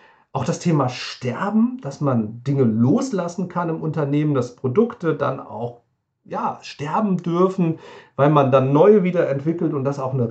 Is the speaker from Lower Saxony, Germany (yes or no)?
no; Hesse, Germany; weil tatsächlich komme ich aus der Nähe von Wiesbaden